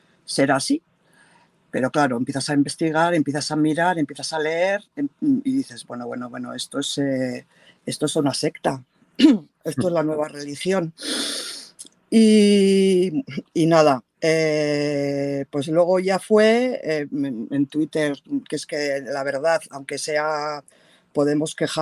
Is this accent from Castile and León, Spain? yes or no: no; Basque Country, Spain; now in United Kingdom; soy vasca, me vivo en el Reino Unido desde hace demasiado tiempo